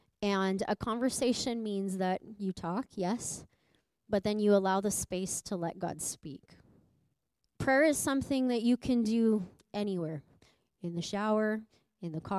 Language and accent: English; Edmonton, Alberta, Canada; I'm from Edmonton originally